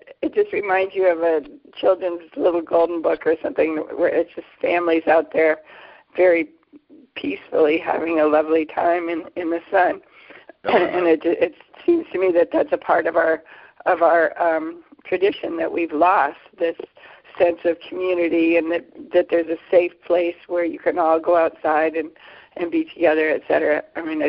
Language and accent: English; Michigan, United States; now in Switzerland; When you mentioned Belle Isle, I grew up in Michigan in the 50s, and I remember going to Belle Isle